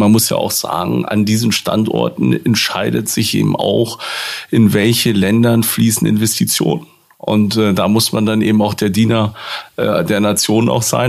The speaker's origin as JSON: {"language": "German", "country": "Germany", "said": "Wir als Deutsche fehlen so ein bisschen da."}